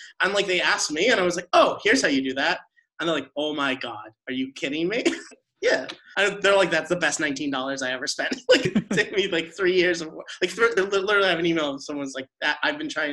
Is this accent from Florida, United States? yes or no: yes; Florida, United States; also born or lived in Los Angeles; I'm originally from Florida, but like spent the last 5 years before becoming a digital nomad, I spent like 5 years in Los Angeles.